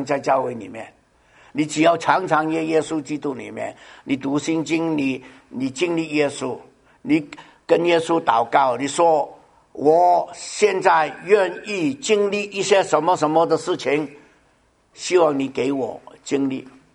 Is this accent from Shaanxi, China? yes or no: no; Guangdong, China; moved away; also born or lived in New York; 因为我是广东人，他也广东，我请你饮茶。我在纽约住了十五年，1985年就搬到这边来了。